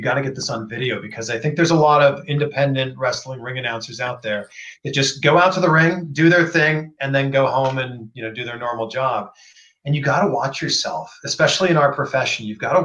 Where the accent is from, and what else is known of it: Toronto, Ontario, Canada